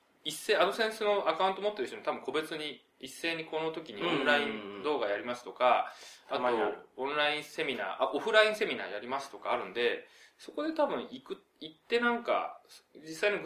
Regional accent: Saitama, Japan; born there; まあ、埼玉県で生まれまして。

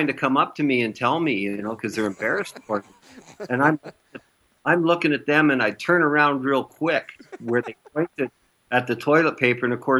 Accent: Canada; it's just like something out of the movies that growing up in Canada, you'd only see on TV.

